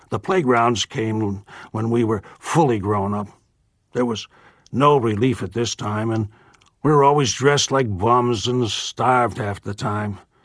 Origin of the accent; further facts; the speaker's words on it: Newark, New Jersey, United States; born there; I was born in Newark in 1898. The Third Ward at that time was a Jewish and Polish neighborhood. We lived in three rooms, a family of four.